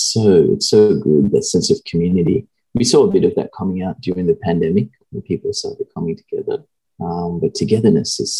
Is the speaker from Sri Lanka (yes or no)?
yes; Sri Lanka; now in Australia; I grew up in Sri Lanka.